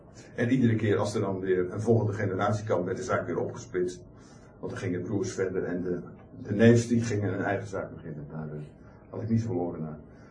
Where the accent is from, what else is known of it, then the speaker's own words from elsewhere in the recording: Hillegom, South Holland, Netherlands; Ik heb mijn jeugd doorgebracht in Hillegom.